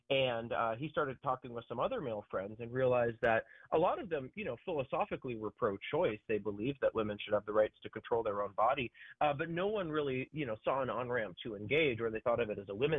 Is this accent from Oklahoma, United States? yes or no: no; Miami, Florida, United States; I'm from Miami, Florida. I've lived here since 2012